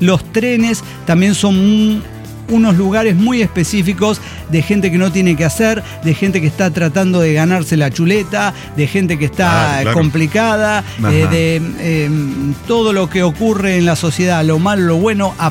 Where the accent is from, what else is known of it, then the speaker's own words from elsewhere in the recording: Hermosillo, Sonora, Mexico; now in Germany; desde Alemania, soy originaria de Hermosillo, Sonora, México